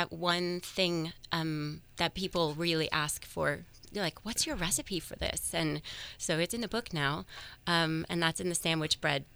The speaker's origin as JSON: {"language": "English", "town": "Santa Rosa", "region": "California", "country": "United States", "tie": "born or raised there", "said": "I was born in Santa Rosa, California. So right here. I was born at Memorial Hospital. Grew up in Santa Rosa."}